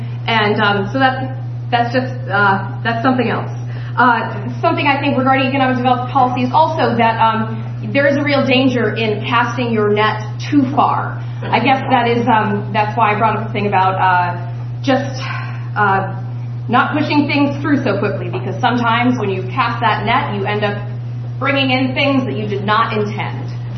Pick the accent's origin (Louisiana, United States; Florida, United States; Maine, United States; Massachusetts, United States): Maine, United States; Belfast; I grew up in Belfast. My family goes back here 5 generations.